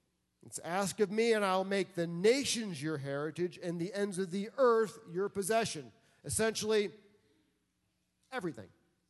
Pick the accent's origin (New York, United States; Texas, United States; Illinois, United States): New York, United States; New York City; Okay, I'm growing up in Iowa. I'm from New York City. I'm trying to transition to guns.